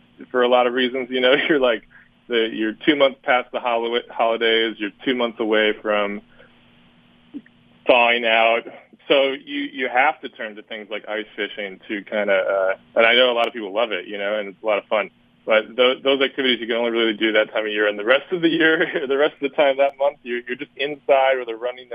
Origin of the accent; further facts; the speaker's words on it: Tomah, Wisconsin, United States; I'm originally from Tomah, Wisconsin.